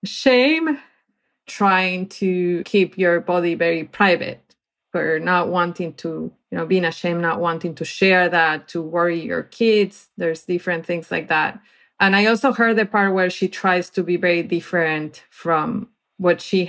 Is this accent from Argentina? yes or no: yes; Argentina; now in United States; I'm originally from Argentina